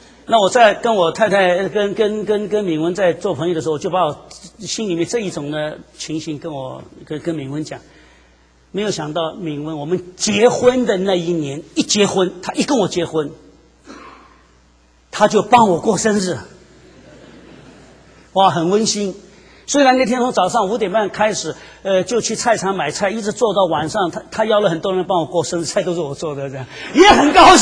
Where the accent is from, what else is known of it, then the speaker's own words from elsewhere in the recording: China; 我说20岁这个是一个弱冠了，我们中国人说弱冠成年了，对不对？